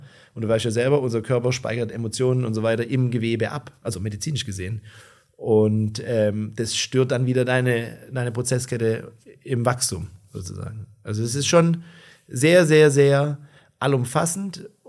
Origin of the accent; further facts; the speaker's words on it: Tübingen, Baden-Württemberg, Germany; Uni Tübingen, hier in meiner Heimatstadt